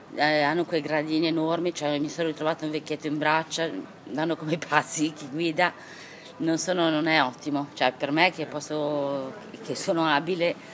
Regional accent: Genoa, Liguria, Italy; siccome sono di Nervi non sono mai scesa veramente a Nervi

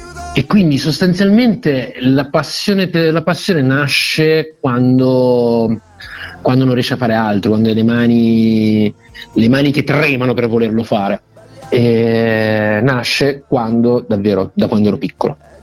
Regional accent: Cantù, Lombardy, Italy; io sono Brianzolo, Cantù, vicino Como

